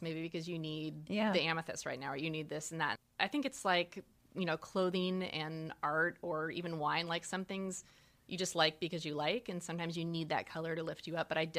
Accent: Arizona, United States; I think that's another thing that I appreciate growing up in Arizona.

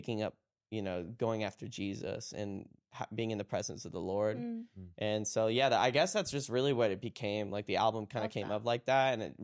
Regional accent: Florida, United States; I grew up in that atmosphere, and I go to same church I grew up in still in Florida.

